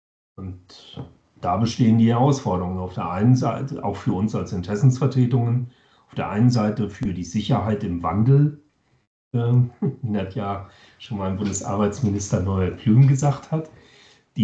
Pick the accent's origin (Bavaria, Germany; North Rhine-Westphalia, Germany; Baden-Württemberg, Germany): North Rhine-Westphalia, Germany; Ich komme aus dem Siegerland und mache da eigentlich schon mein ganzes Leben lang Transformationsprozesse mit.